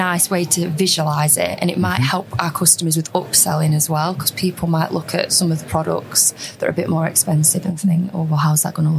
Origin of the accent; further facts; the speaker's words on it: Sheffield, Yorkshire and the Humber, United Kingdom; Who actually we're both from Sheffield, so it was quite weird when we met.